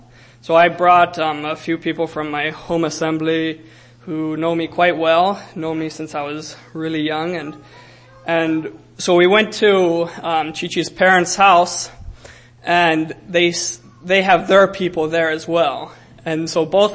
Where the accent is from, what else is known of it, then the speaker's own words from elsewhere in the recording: Zambia; I didn't know her at all until I went back to Zambia in 2013